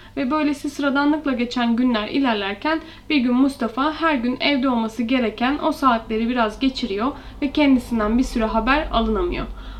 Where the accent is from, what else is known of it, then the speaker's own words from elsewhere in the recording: Manisa, Turkey; benim de çocukluğum Manisa'da geçti